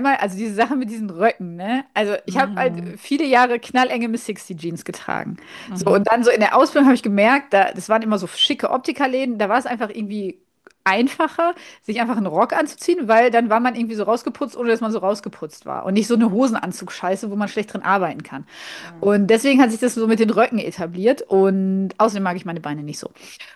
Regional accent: North Rhine-Westphalia, Germany; Also ich komme ja aus dem Rheinland, aus dem Ruhrgebiet, so

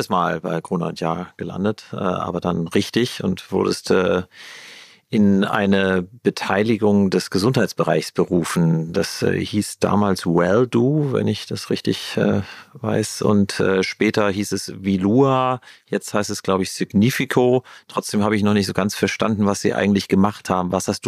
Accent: Wiesbaden, Hesse, Germany; Ich komme aus Wiesbaden.

